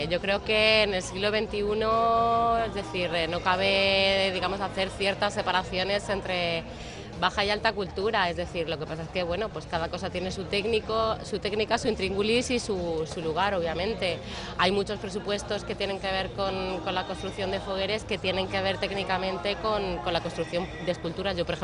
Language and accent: Spanish; Alicante, Valencian Community, Spain; moved away as an adult; now in Altea, Spain; como soy alicantina y me fui con 18 años, y bueno, ahora vivo en Altea, pero bueno, yo soy del polígono de San Blas